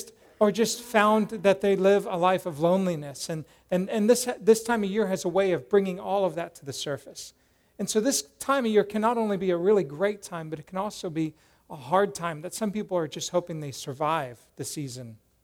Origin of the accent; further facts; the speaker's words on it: Colorado, United States; I grew up in Colorado, so, you know, that's real snow.